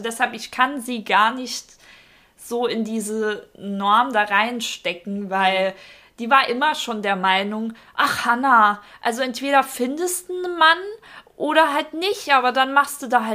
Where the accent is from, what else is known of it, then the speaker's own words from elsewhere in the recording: Saarland, Germany; Jasmin, wir kommen ja eigentlich schon aus dem Dorf, ne? Also das Saarland, man sagt es ja immer wieder, ist ja schon ein Dorf, jeder kennt sich